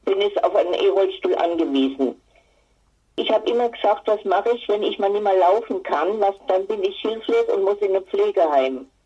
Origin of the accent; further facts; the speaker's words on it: Bavaria, Germany; also born or lived in Upper Palatinate; now in Frankfurt am Main, Germany; Ich bin in Bad Pfalz geboren, komme also aus Oberbayern, habe aber sehr lange in der Oberpfalz gewohnt und bin vor 15 Jahren nach Frankfurt am Main gezogen